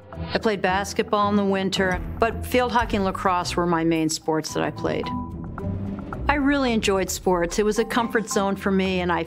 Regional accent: New Canaan, Connecticut, United States; I'm from New Canaan, Connecticut. I was in public school, and from there, I went to St. George's.

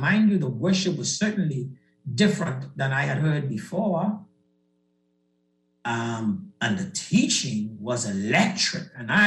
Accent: Bahamas; years ago, I was in South Africa and during a conversation with a South African, it came out that I was from the Bahamas.

